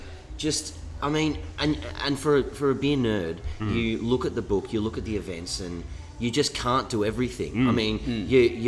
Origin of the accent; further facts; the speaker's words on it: Melbourne, Victoria, Australia; also born or lived in Brisbane; I'm originally from Melbourne.